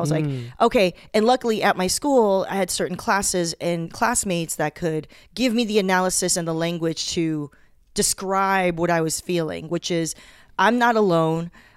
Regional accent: Torrance, California, United States; I grew up in Torrance

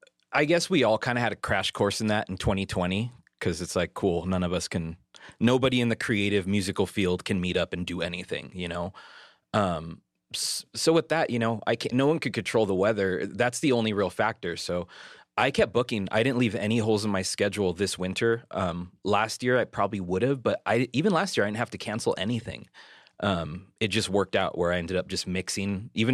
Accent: Los Angeles, California, United States; Yeah, I was born in East LA, born in Boyle Heights, San Gabriel Valley.

